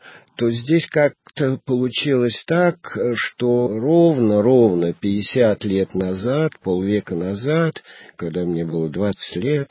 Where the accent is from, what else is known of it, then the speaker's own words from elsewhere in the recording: Krasnodar Krai, Russia; сам я родом из Кубани, уже где-то, ну, 5 поколений я точно знаю, прямой потомок именно линейных казаков.